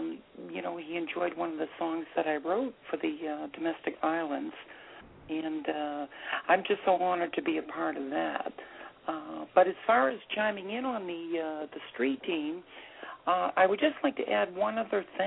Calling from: Boston, Massachusetts, United States; Well, thank you so much. I am actually calling from Boston.

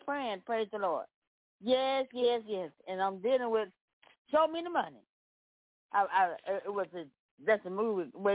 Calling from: Memphis, Tennessee, United States; Yeah, I'm coming from Memphis, Tennessee, where all the shooting going on.

